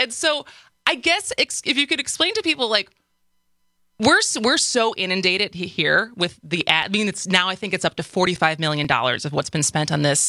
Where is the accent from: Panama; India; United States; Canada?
United States; Wisconsin; I knew that I was making this like very niche decision to talk about my home state, a swing state, and like left-y politics.